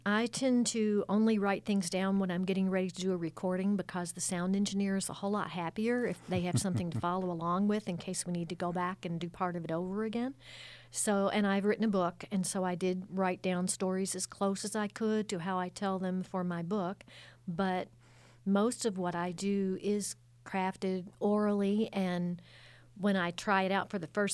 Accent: Kentucky, United States; Yes, I am. I grew up in Meade County.

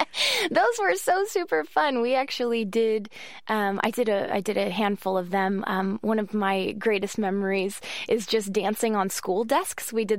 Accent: Los Angeles, California, United States; I grew up in Los Angeles

